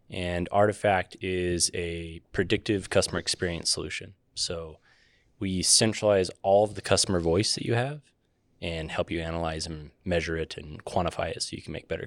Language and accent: English; Fort Collins, Colorado, United States; moved away as an adult; now in Utah, United States; So I grew up in Fort Collins, Colorado. So just a hop, a skip, and a jump from where you folks will be here in the next week. And yeah, I was there for 18 years, came out to Utah after that for school and just never left.